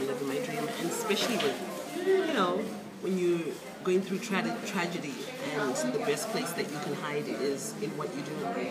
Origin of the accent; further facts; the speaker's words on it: Zimbabwe; I grew up in Zimbabwe, 10 World South, P.O. Box 4404.